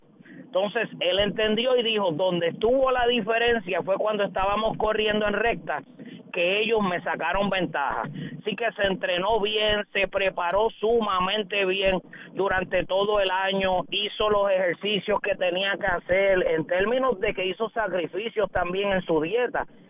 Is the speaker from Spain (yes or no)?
no; Puerto Rico; nos ha dado a nosotros los boricuas